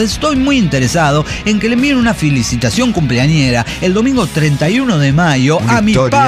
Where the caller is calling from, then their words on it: Cuernavaca, Morelos, Mexico; Hola, querido … de Cuernavaca, Morelos, México.